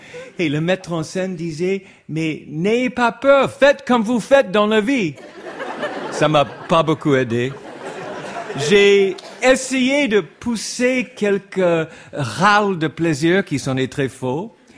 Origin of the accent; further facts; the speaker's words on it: Hollywood, California, United States; moved away as an adult; now in France; Et j'ai jamais plus remis les pieds à Hollywood, ma ville natale.